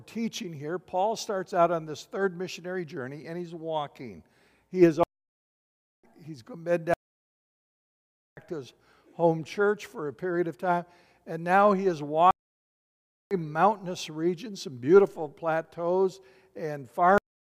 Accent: Battle Creek, Michigan, United States; I grew up in Battle Creek, was not necessarily a small city.

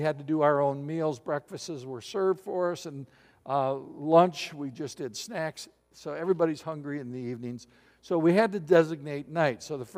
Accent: Battle Creek, Michigan, United States; I grew up in Battle Creek

